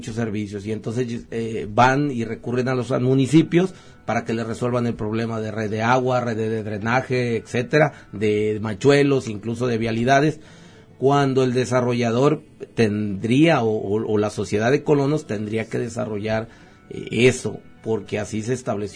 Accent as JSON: {"language": "Spanish", "town": "Autlán", "region": "Jalisco", "country": "Mexico", "said": "Los que somos de aquí de Autlán"}